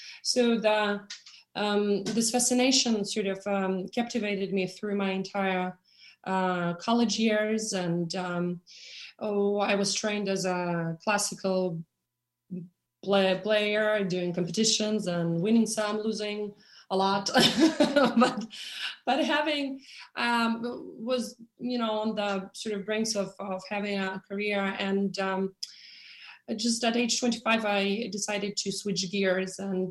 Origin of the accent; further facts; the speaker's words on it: Russia; English is a second language; Well, I'm born and raised in Russia